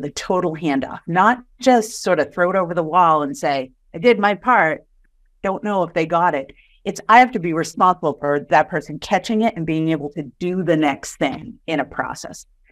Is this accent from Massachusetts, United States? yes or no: yes; Boston, Massachusetts, United States; accent: Boston; I learned that at undergrad how strong my Boston accent was, it was getting in the way of communicating with people from different areas of the country when I was in college.